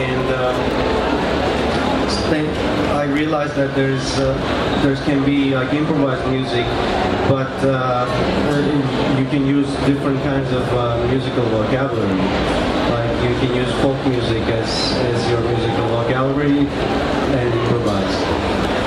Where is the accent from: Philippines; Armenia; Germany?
Armenia; Gyumri, Shirak; growing up in Armenia. I grew up in Gyumri. I was 1.5 years old when a huge earthquake happened in 1988